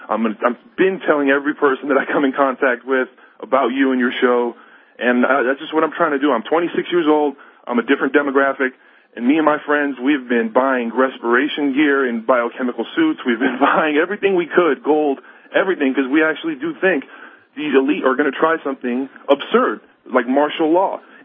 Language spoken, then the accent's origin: English; United States; because I myself am a Persian American. I'm Muslim American.